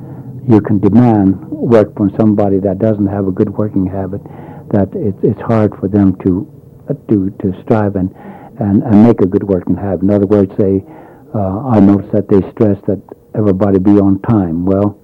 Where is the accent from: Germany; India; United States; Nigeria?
India; I still frown down as, I might say, as an Indian, I still frown down on it.